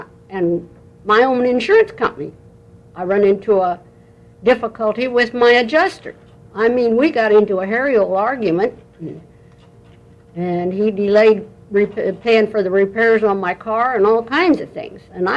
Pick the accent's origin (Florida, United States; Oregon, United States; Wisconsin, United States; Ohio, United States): Oregon, United States; Grand Ronde; Right. I'm from Grand Ronde.